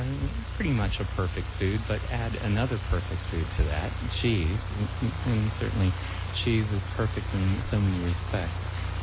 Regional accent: Olympia, Washington, United States; moved away as an adult; Originally from Olympia, Washington. And I was recruited here by Harry and David in the year 2000.

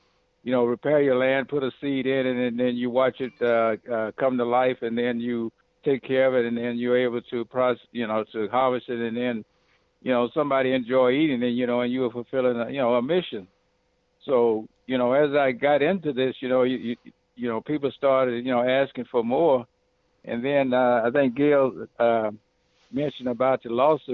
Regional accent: California, United States; Even though I'm from the San Joaquin Valley

